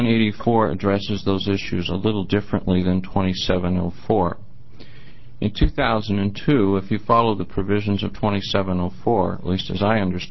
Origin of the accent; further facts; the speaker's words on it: Beaverton, Oregon, United States; also born or lived in Klamath Falls; I'm a tax and estate planning attorney from Beaverton, Oregon. I was born in Klamath Falls